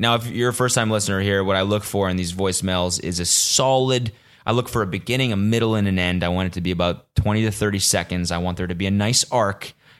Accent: Canada; But this is the thing about being Canadian and telling people I'm Canadian.

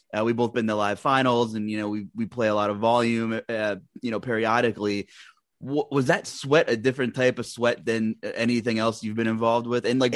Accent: Lehighton, Pennsylvania, United States; now in Berks County, United States; And I grew up in Lehighton, which is also the middle of nowhere. I live in Berks County, PA right now.

